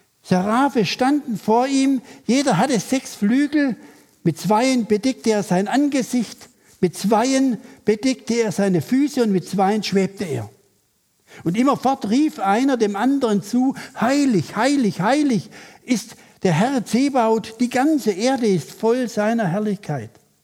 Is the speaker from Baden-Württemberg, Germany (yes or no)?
yes; Dornhan, Baden-Württemberg, Germany; Ich komme aus Dornhahn-Gundelshausen, einer kleinen Stadt am Rande des Schwarzwaldes.